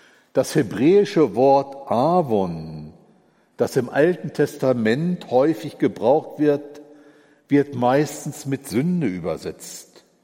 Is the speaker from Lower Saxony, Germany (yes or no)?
yes; Lower Saxony, Germany; Ich komme eigentlich so aus der Gegend um Hannover herum.